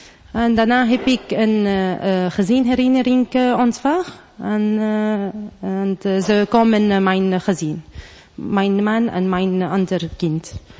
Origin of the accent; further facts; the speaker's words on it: Syria; Dutch is a second language; now in Netherlands; Ik kom uit Syrië. Ik ben een van de duizenden vluchtelingen dat zijn vluchten uit Syrië.